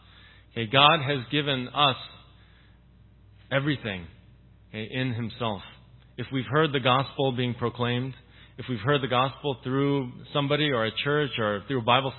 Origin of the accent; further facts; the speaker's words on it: New York, United States; born there; Okay, I come from a Korean background, as you know. I was born in New York, okay, but I still had a Korean upbringing.